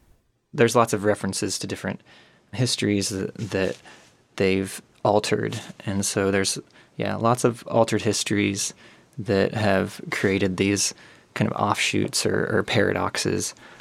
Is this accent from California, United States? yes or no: no; Kansas, United States; also born or lived in Oklahoma, United States; So I'm raised in Kansas. I was born in Oklahoma, but my family moved here when I was five. So I grew up in a small town and graduated from the University of Kansas in 2005, but have always kind of been in this area.